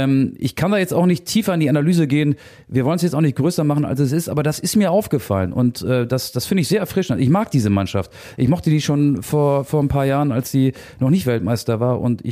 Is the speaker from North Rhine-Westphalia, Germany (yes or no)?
no; Lower Saxony, Germany; Ich komme ja auch aus Niedersachsen, also gar nicht weit von Hamburg entfernt, aber weit genug von Hamburg entfernt, um da irgendwie regelmäßig Sport treiben zu können.